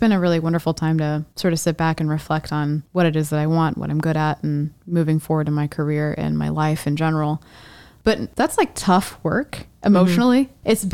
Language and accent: English; Midwest, United States; I'm from the Midwest.